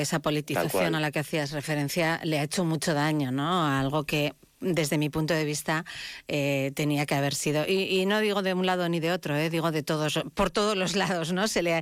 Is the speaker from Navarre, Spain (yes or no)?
yes; Berbinzana, Navarre, Spain; Yo soy de Berbinzana